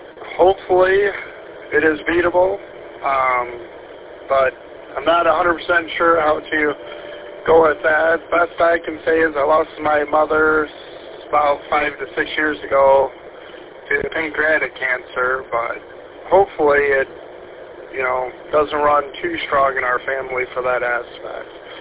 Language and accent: English; Hawks, Michigan, United States; Originally I am from Hawks, Michigan, over there by Rogers City, Michigan.